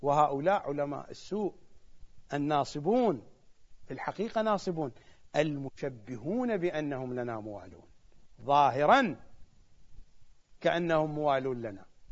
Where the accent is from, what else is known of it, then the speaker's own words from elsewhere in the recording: Iraq; accent: Iraqi Arabic; ملبس بالضبط في لهجتنا العراقية يعني كلاوتشي.